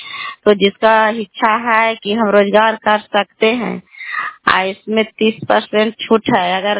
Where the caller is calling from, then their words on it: Chandi, Bihar, India; घर कल्याण प्रभारी, बेलसी पंचायत, प्रखंड चांदी, जिला नालंदा का निवासी हूँ।